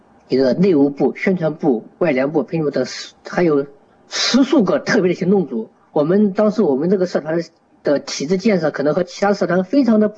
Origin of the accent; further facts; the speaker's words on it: Anhui, China; 而我的家乡安徽省那边也是一个艾滋病非常严重的一个地方